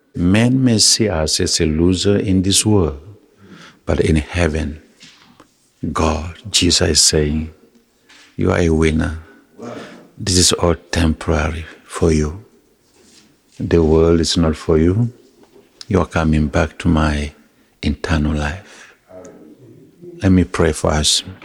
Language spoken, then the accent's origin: English; South Sudan; now in United States; I'm from South Sudan. South Sudan is the newest country, 10 years old today. We were under Muslim rule for 50 years.